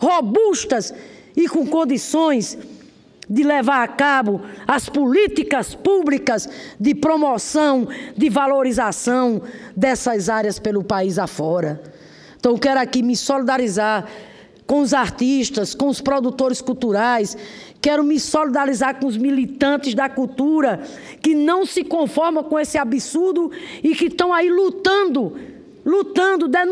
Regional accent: Rio Grande do Norte, Brazil; lá no meu estado, Rio Grande do Norte, lá em Natal

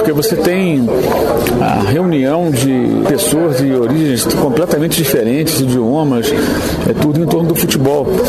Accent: Niterói, Rio de Janeiro, Brazil; no caso do Rio de Janeiro, eu sou de Niterói, então não deixa de ser a minha terra, né?

